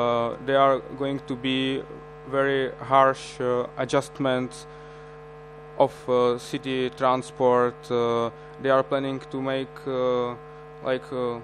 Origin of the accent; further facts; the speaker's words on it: Prague, Czechia; English is a second language; And I come from Prague to introduce our IMPEC